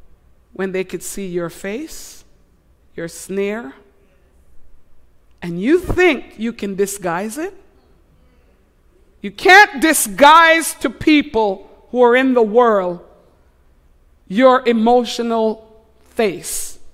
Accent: Quebec, Canada; I said, I'm from Quebec. We do double kiss, so next cheek.

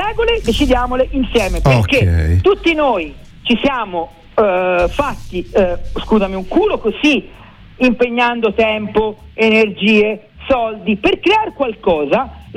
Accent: Florence, Tuscany, Italy; Noi siamo fiorentini, noi...

